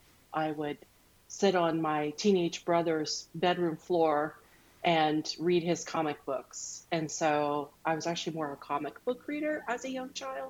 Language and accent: English; Ohio, United States; born there; Yeah, I was born in Ohio, and but I haven't lived there for a long, long time. But it's the place of my birth.